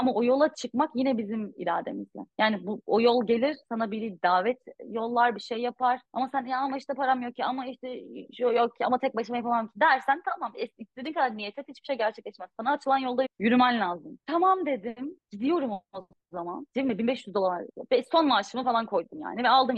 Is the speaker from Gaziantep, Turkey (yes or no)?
no; Istanbul, Turkey; Ben İstanbul'da bir apartman dairesinde büyüdüm. Annem dışarı çıkmamıza bile izin vermezdi. Çok tehlikeli bir yerde. Ok meydanında büyüdüm ben yani.